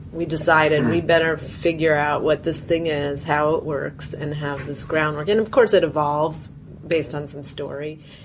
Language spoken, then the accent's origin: English; Woodstock, New York, United States; I grew up in Woodstock, New York, like in the 70s, 80s, which was like hotbed of countercultural social utopian experiments.